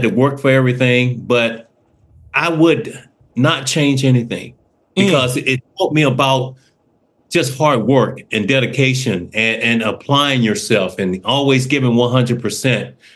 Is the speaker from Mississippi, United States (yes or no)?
yes; Crawford, Mississippi, United States; Well, the Deep South for me, we didn't have much. I had five brothers.